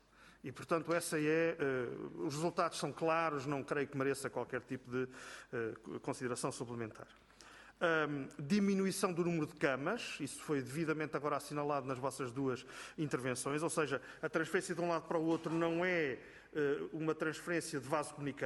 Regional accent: Coimbra, Centro, Portugal; como conimbricense e como morador em Celas

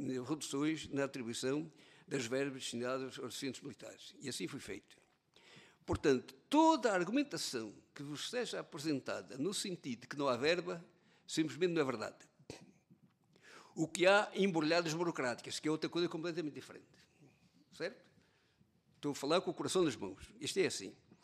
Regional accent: Portugal; Mas somos portugueses, estamos aqui e agora

